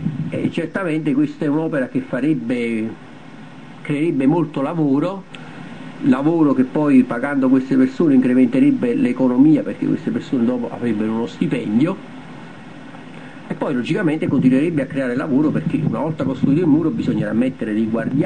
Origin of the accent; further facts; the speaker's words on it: Naples, Campania, Italy; recuperiamo la fiducia in noi stessi come napoletani, guardando al nostro glorioso passato